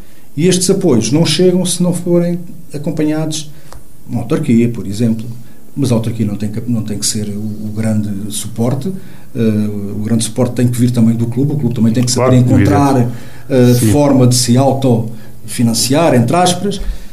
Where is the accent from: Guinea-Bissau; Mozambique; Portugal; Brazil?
Mozambique; born there; Eu sou africano, de nascença. Eu nasci em Moçambique.